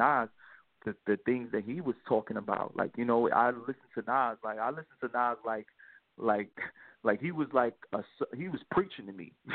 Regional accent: Brooklyn, New York, United States; I was also coming from Brooklyn, so, you know … was, you know, was the homie.

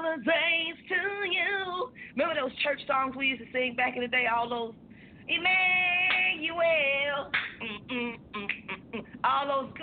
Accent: Fort Worth, Texas, United States; We grew up in Fort Worth, Texas, and Fort Worth, Texas is one of those places where it is. It's a city, but it's in the country, okay?

